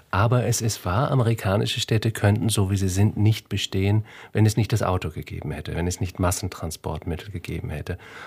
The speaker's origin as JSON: {"language": "German", "region": "Hamburg", "country": "Germany", "said": "verglichen mit Hamburg, wo ich herkomme, was eine klassische mittelalterliche Wallstadt war"}